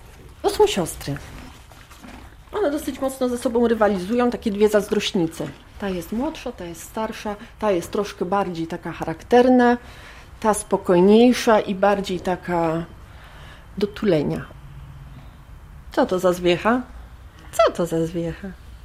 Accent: Bielsko-Biała, Silesian Voivodeship, Poland; moved away as an adult; now in Białystok, Poland; Pochodzę z Bielska-Białej, spod Beskidzia, natomiast w Białymstoku jestem już od 15 lat, może troszkę więcej.

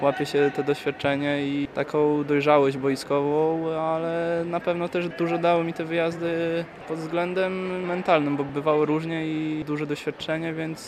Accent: Białystok, Podlaskie Voivodeship, Poland; Zawsze mówiłem, że jestem stąd

